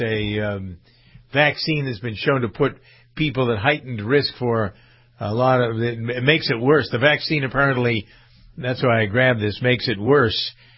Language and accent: English; Framingham, Massachusetts, United States; We have in my hometown of Framingham an outbreak of the measles